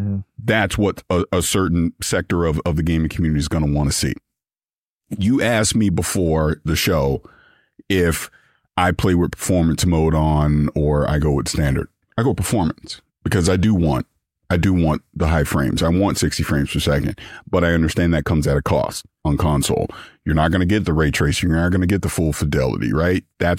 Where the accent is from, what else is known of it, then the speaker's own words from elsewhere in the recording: St. Petersburg, Florida, United States; I'm from St. Pete, sorry.